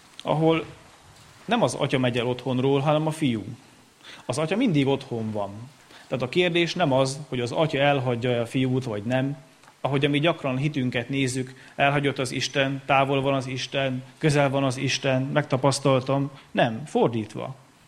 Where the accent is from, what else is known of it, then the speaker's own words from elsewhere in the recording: Great Hungarian Plain, Hungary; Én, aki alföldi vagyok, rengeteg hely, ellátunk a Mátráig.